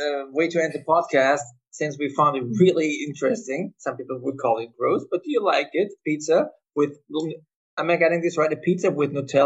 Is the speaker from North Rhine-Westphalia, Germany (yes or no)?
yes; Cologne, North Rhine-Westphalia, Germany; But I found a guy in my hometown, Cologne, and he, in a weird small takeaway sort of pizza place